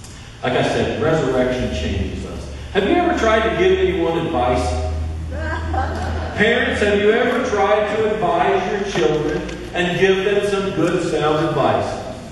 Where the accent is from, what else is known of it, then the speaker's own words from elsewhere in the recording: Missouri, United States; Now I'm from the Show Me State.